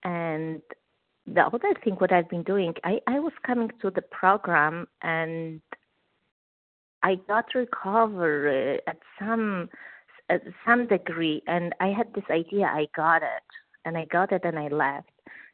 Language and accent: English; Los Angeles, California, United States; I'm compulsive overeater from Los Angeles.